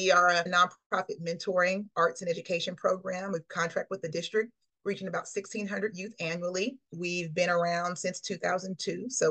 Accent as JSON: {"language": "English", "town": "Portland", "region": "Oregon", "country": "United States", "lives_now": "Nashville, United States", "said": "I'm originally from Portland, Oregon, believe it or not."}